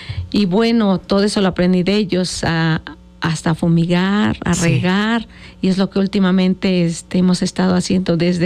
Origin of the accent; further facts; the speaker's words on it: Ayala, Morelos, Mexico; Yo soy de Jalostot, municipio de Ayala, Morelos.